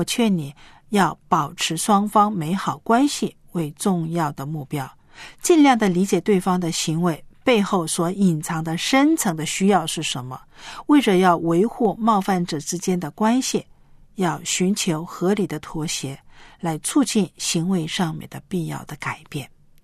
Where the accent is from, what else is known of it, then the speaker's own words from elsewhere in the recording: China; 尤其是我们中国人或者是东方人，常常我们因为事情的缘故呢，而也记仇恨在心中